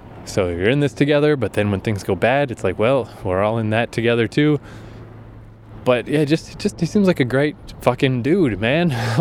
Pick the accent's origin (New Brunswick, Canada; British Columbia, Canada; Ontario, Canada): New Brunswick, Canada; Fredericton; Oh, there's Fredericton. That's my hometown.